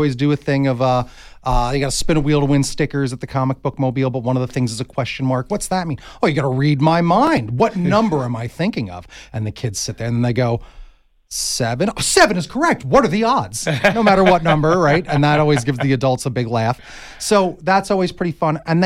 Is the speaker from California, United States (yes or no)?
no; Long Island, New York, United States; I went to the School of Visual Arts in New York City. I'm from Long Island, so it was great.